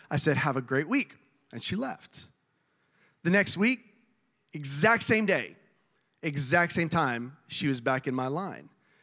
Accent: Texas, United States; I grew up in South Texas

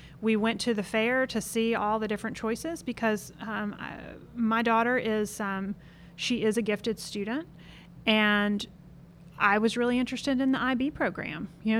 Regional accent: United States; as a practical person and as an American is we like to be the bosses of ourselves.

